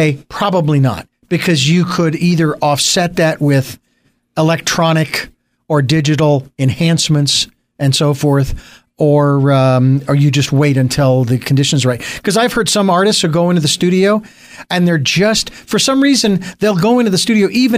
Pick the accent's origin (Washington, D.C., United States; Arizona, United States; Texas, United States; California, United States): Arizona, United States; Phoenix; moved away; I'm from Phoenix.